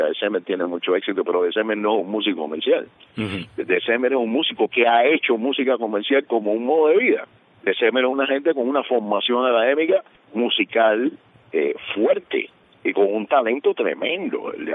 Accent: Havana, Cuba; Yo soy del barrio de Pueblo Nuevo. Es una comunidad que ha dado al mundo muchos grandes músicos

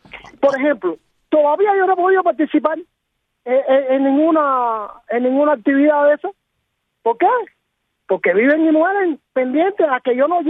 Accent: Cuba

